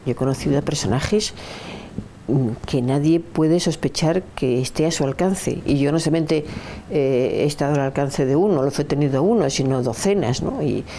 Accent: Spain; Pero yo sé lo que le debo como española, ¿no?

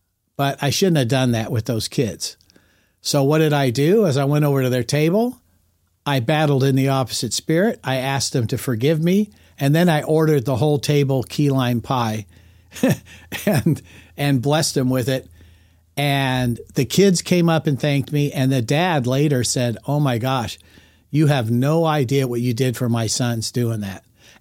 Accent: Los Angeles, California, United States; moved away; the traffic and automobile type situations that I grew up with in Los Angeles, not making excuses, but sometimes I drive like I'm from Los Angeles and I've been gone there for 50 years

